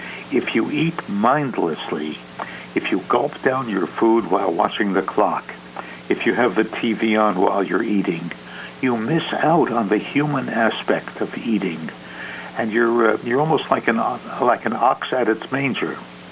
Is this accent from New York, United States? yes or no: yes; Brooklyn, New York, United States; my ideas have changed since I was growing up in Brooklyn and educated at the Jewish Theological Seminary.